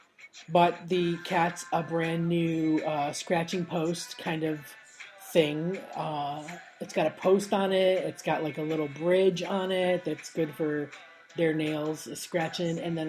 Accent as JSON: {"language": "English", "region": "Florida", "country": "United States", "tie": "born or raised there", "said": "my friend that I grew up with in Florida. She was from Philadelphia, and her family moved to Florida about 2 years or so before I did. And it was in the early 80s."}